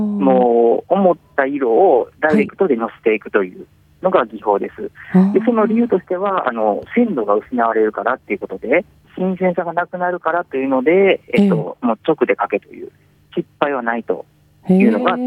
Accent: Kyoto, Japan; 地元が京都なもので、京都の地元に帰るときに

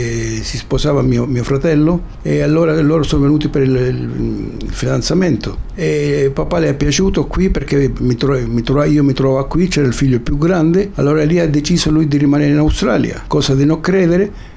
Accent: Buenos Aires, Argentina; Dell'Argentina, Buenos Aires.

